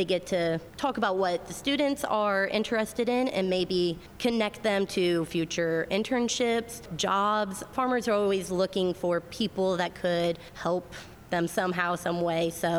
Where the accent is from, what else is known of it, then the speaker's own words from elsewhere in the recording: Walkerton, Indiana, United States; I grew up in Walkerton, Indiana, which is St. Joe County. It's about 2 hours north of here.